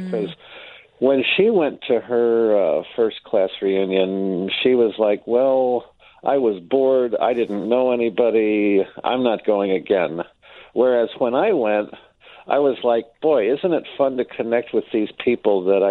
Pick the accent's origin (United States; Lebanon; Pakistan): United States; Clarence, New York; now in Aurora, United States; I live in Aurora, but I grew up in Clarence, New York, near Buffalo.